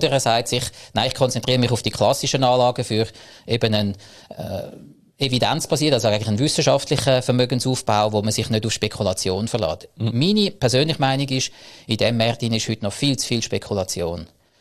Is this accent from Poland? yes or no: no; Zug, Switzerland; Ich komme aus dem Crypto Valley-Zug